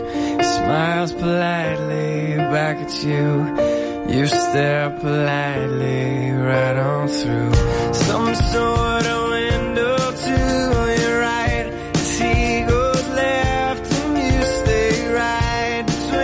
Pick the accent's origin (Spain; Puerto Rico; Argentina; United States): Spain; Sueca, Valencian Community; Yo soy de Sueca, de la Ribera, y el Xúquer siempre desbordándose